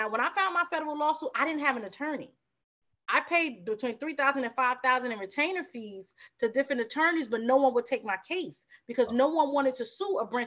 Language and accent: English; Newark, New Jersey, United States; I grew up in Newark in the 80s.